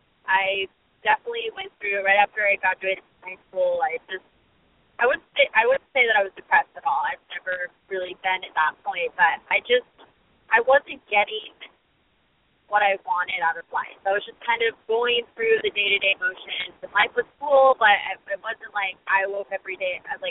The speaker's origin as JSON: {"language": "English", "town": "San Diego", "region": "California", "country": "United States", "lives_now": "Seattle, United States", "said": "I'm from San Diego, but I went to college in Seattle, so I'm currently living in Seattle."}